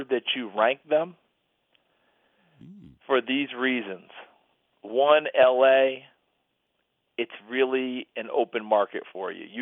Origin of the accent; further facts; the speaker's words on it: New York, United States; This isn't a major complaint, but I'm from New York. You know, I grew up in New York State. I like snow on the ground at the holiday.